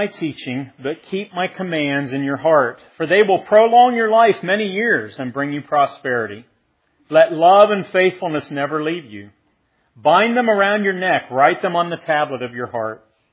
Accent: East Liverpool, Ohio, United States; I was back in my hometown, East Liverpool, Ohio. And, you know, I lived there the first 18 years of my life.

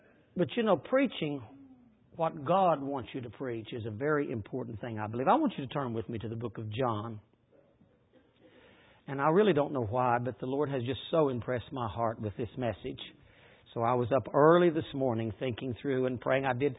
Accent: West Virginia, United States; Now, I come from West Virginia, and I'm going to have to hurry because I'm using my own time right now. But I come from West Virginia, and we there in West Virginia have a philosophy about preaching.

